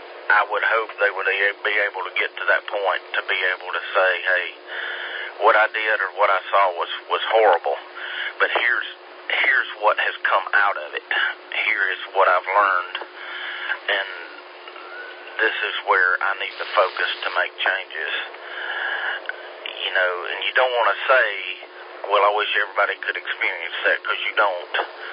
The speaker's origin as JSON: {"language": "English", "town": "Campobello", "region": "South Carolina", "country": "United States", "said": "I'm from Campobello, South Carolina. People from Campobello don't experience things like this."}